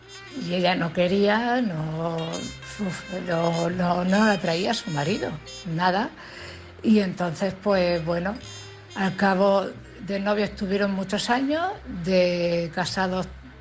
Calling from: Cartagena, Region of Murcia, Spain; de Cartagena.

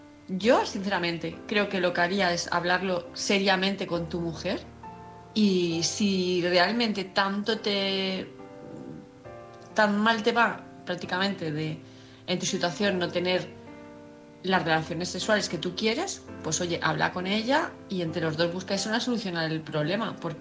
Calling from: Palma, Balearic Islands, Spain; de Palma de Mallorca

